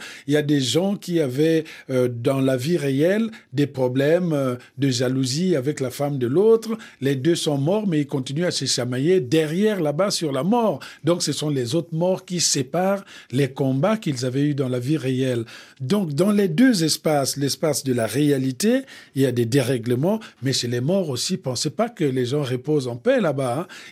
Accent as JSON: {"language": "French", "region": "Bouenza", "country": "Republic of the Congo", "said": "chez nous, au Congo, le plus souvent, quand on parle de la mort, en tout cas du côté de la Bouenza"}